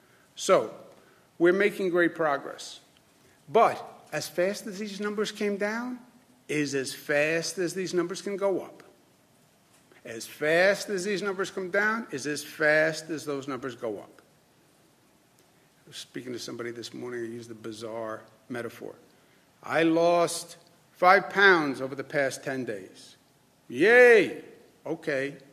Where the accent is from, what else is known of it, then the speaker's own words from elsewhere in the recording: New York, United States; It's not because I'm from New York.